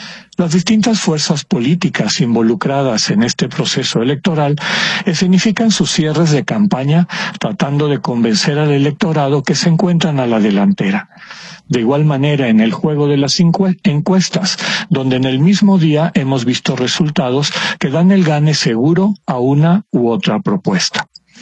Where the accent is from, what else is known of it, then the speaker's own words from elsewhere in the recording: Mexico; Como mexicanas y mexicanos formamos parte de una historia colectiva